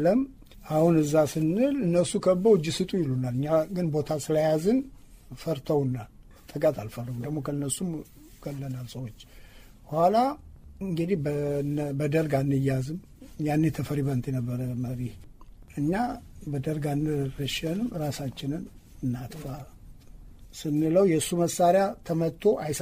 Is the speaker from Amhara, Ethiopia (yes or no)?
yes; Dessie, Amhara, Ethiopia; እኛ የወሎ ልጆች የደሴ ልጆች ነን